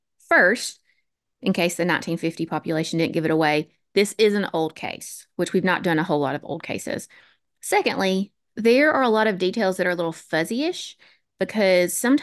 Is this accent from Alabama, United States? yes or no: yes; Alexandria, Alabama, United States; It's about 40 miles due west of my hometown of Alexandria, Alabama